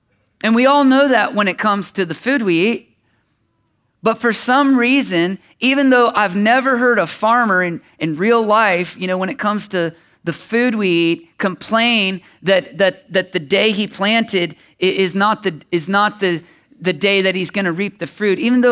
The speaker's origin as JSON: {"language": "English", "country": "United States", "tie": "born or raised there", "said": "I've been around farmers my whole life because I grew up in Brown County."}